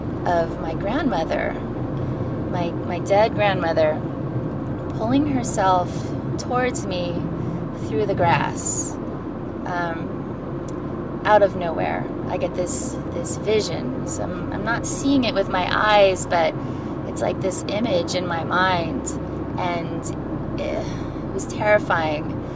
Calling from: Los Angeles, California, United States; I'm calling from Los Angeles.

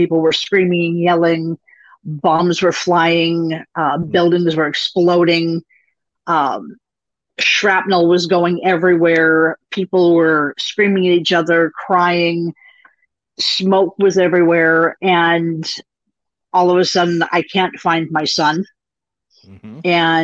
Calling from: Bellevue, Washington, United States; Bellevue, Washington, Pacific Northwest.

